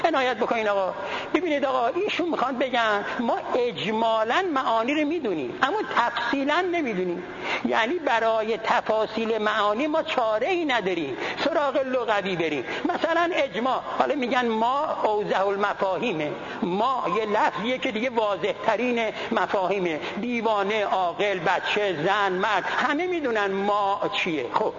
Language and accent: Persian; Tehran, Tehran Province, Iran; ما الان از تهران اومدیم اینجا، میرم تهران، آیا نمازم تمامه؟ چون مسقط و رأس من تهران بوده، یه 30 سالی هم تهران بودیم